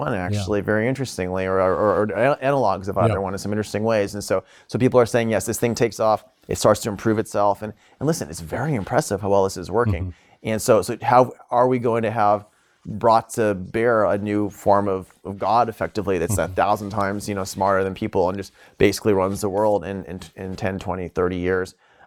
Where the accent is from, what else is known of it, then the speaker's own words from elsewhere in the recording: United States; You know, I have places around the United States, but I'm making my stand here. I'm an American.